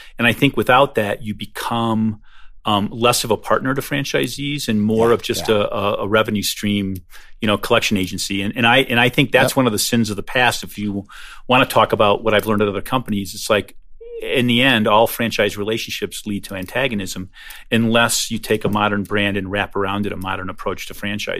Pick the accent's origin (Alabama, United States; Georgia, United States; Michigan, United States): Michigan, United States; I grew up in Michigan, and you know, there were mom and pop places